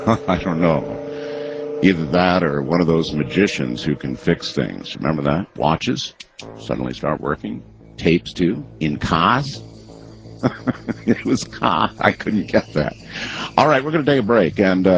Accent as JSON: {"language": "English", "region": "Northeast", "country": "United States", "said": "And I'm originally from the Northeast, too."}